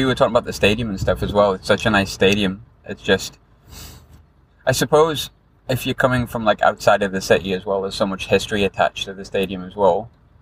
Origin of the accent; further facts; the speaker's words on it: Sunderland, North East England, United Kingdom; So I came from Glasgow originally, but I'm originally from Sunderland.